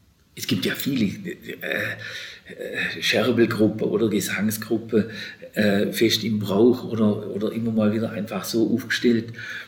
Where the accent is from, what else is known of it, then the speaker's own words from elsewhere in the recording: Mühlheim, Baden-Württemberg, Germany; oder ich bin ja im Mühlheim-Städtli aufgewachsen, meine Eltern wohnen da noch